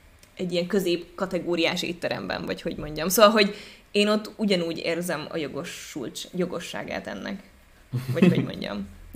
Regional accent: Hungary; hallották, hogy magyarok vagyunk

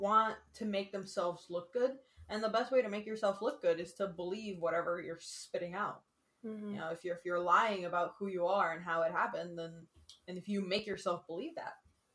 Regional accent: New York City, New York, United States; especially us, we grew up in New York City, such a big city. And we were in Brooklyn, which on its own is massive.

